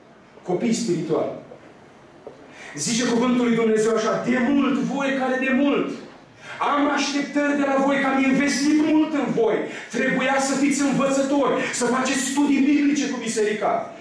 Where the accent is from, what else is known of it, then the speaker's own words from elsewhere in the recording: Romania; am venit din România, vă spun sincer că m-am întărit foarte tare. Nu știu cât am reușit să vă întăresc eu, frate slujitor, dar vă spun sincer că eu personal m-am umplut de putere. Abia aștept să mă duc în țară să o consum.